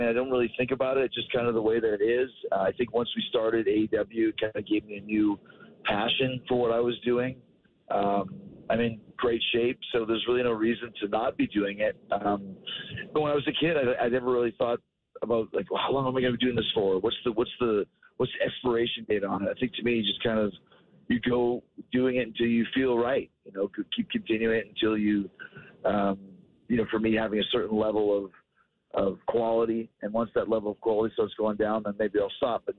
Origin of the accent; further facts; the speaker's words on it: Winnipeg, Manitoba, Canada; Well, I grew up in Winnipeg, so it was a great rock and roll town. It was a great wrestling town, still is.